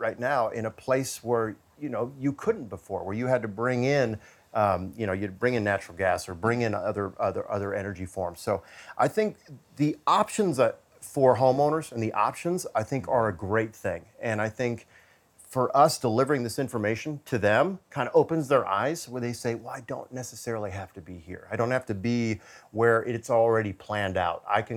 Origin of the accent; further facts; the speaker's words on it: California, United States; now in Kansas City, United States; I come from California. Propane was really not in our scope. And when I got out to Kansas City, I started building rural near lakes.